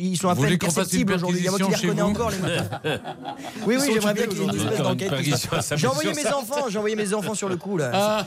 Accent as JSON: {"language": "French", "region": "Pays de la Loire", "country": "France", "tie": "born or raised there", "said": "je viens des Pays de la Loire et du bocage et j'y suis très attaché. J'ai grandi en pays chouan au milieu des haies et des escaliers comme on appelait ça"}